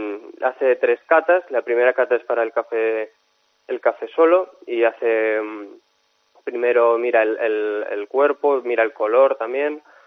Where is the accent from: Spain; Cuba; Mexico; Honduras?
Spain; Huesca, Aragon; yo soy el único aragonés que se presenta en competición baristas